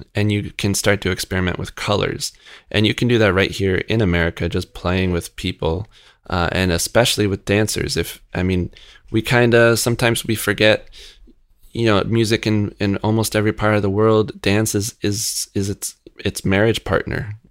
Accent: Rochester, New York, United States; I grew up in Rochester. I went to the Eastman School of Music's programs to learn jazz.

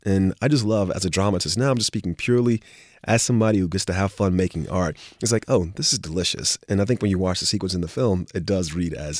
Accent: Miami, Florida, United States; my hometown of Miami, Liberty City.

